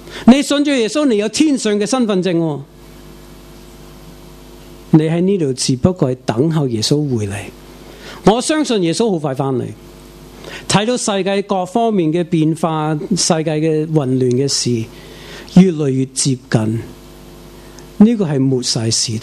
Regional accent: United States; now in Macau, Missouri, United States; 我在美国出世长大，过多几个月我在澳门40年，在亚洲已经过了40年。

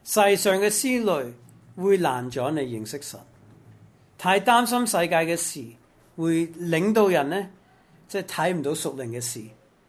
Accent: Macau; 即係我哋澳門人好多人都會食啊，覺得好食

